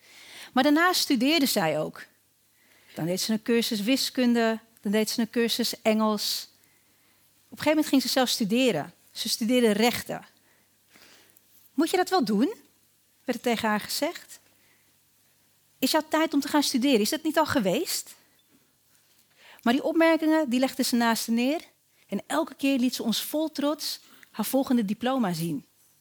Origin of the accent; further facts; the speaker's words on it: Weesp, North Holland, Netherlands; Ik groeide op in Weesp, met mijn vader en met mijn moeder. We woonden in een flat op 3 hoog.